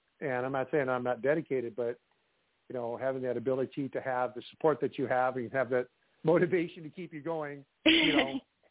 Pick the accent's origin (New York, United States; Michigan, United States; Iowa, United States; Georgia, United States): Iowa, United States; I have a lot of supporters from the Midwest, from my home state of Iowa.